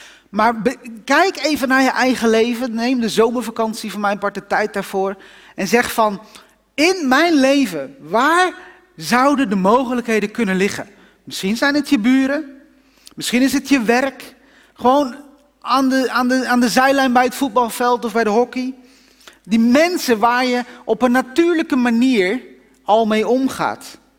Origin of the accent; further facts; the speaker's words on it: Netherlands; als Hollanders zijn we dan soms een beetje zo'n soort uberbescheiden